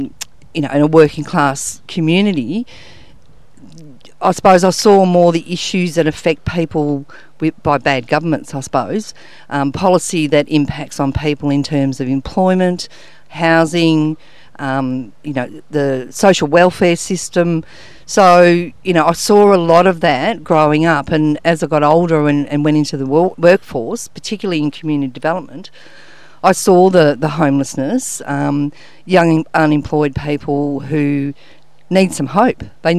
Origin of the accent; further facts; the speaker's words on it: Geelong, Victoria, Australia; Yeah, I am born and bred in Geelong. I grew up in Corio, in a family of six kids.